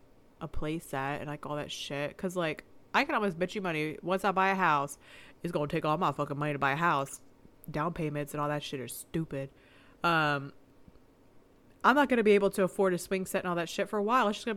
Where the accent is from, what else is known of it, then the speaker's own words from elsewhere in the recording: the South, United States; I have a porch. We're from the South. It's a porch.